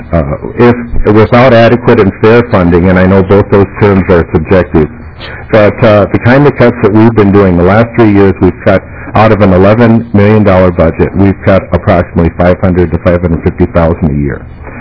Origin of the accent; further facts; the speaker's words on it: Iowa, United States; born there; now in Minnesota, United States; I'm a Minnesotan by birth. Excuse me, by choice. I'm an Iowan by birth, and I've heard all the jokes